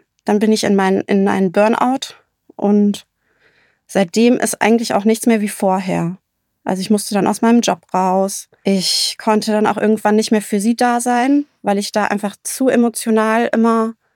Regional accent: Rhineland-Palatinate, Germany; Ich bin in der Eifel groß geworden.

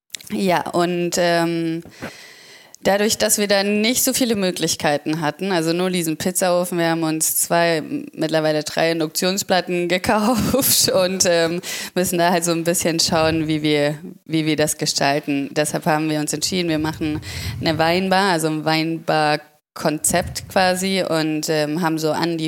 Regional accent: Southern Germany, Germany; Also ich komme eigentlich aus Süddeutschland und habe das so ein bisschen lieben gelernt da.

